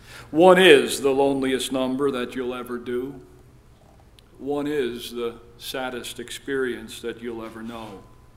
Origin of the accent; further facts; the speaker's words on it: Emmaus, Pennsylvania, United States; my hometown high school football team, Emmaus High School in Pennsylvania.